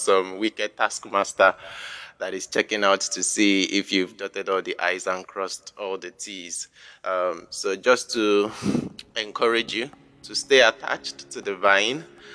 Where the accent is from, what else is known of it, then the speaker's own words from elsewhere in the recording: Liverpool, North West England, United Kingdom; I'm from Liverpool in the UK.